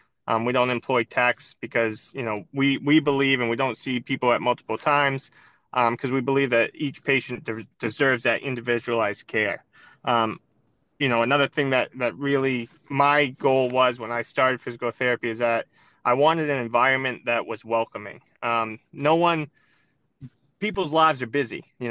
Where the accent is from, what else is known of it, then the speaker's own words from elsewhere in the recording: Brewer, Maine, United States; Well, I grew up in Brewer, Maine, so I didn't venture too far. Stayed right in the area.